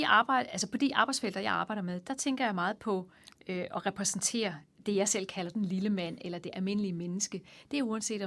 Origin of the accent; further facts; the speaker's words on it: Odense, Region of Southern Denmark, Denmark; born there; Jeg blev født i 1967 i Odense af to ufaglærte forældre, og jeg er nummer tre i en søskendeflok på fire. Så jeg har sådan en klassisk arbejderbaggrund